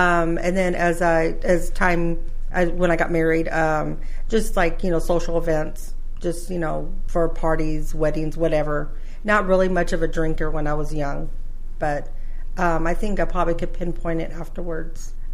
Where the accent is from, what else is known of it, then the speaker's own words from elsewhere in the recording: Fresno, California, United States; Yes, I was born and raised in Fresno.